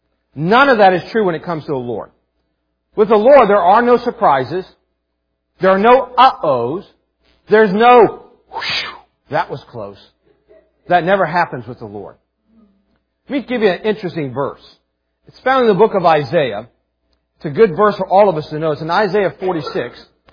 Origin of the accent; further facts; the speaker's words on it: West Virginia, United States; But anyways, so most of my life I grew up in West Virginia, especially my formative teen years.